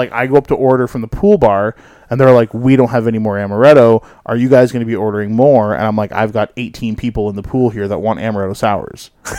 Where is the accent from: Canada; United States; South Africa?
Canada; Canada, we're those people. Thank you very much. We're Canadian.